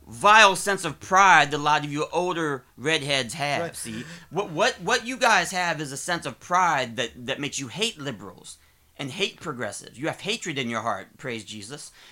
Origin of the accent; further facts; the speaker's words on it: Ohio, United States; now in Arizona, United States; I'm from Ohio. You know, we're from all over the country